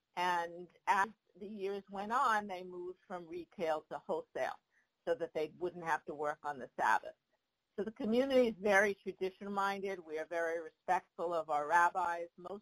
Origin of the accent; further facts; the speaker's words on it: Brooklyn, New York, United States; So I grew up in Brooklyn Syrian Jewish community. Both my parents were Syrian Jews. Their parents, so my parents were first generation, I'm second generation.